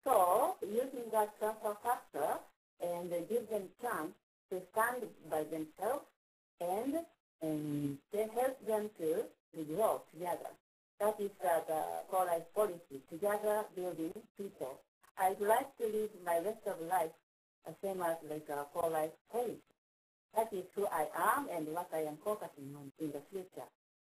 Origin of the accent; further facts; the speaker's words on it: Hiroshima, Japan; English is a second language; I'm from Japan. I live in Hiroshima.